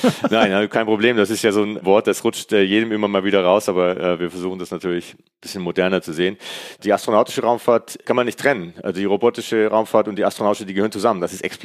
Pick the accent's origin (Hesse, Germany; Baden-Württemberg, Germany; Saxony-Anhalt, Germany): Baden-Württemberg, Germany; Künzelsau; Ich bin ja selbst in Künzelsau aufgewachsen, nicht weit weg von Lampoldshausen.